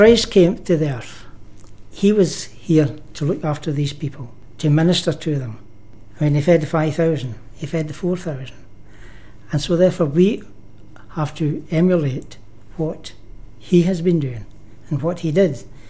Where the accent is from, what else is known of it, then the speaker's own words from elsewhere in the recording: Greenock, Scotland, United Kingdom; But I was basically born in Greenock. I was brought up in Greenock. I still live in Greenock.